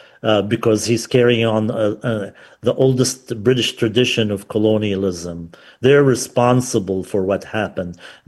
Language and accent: English; Lebanon; my home country of Lebanon. They bombed my village 2 weeks ago again.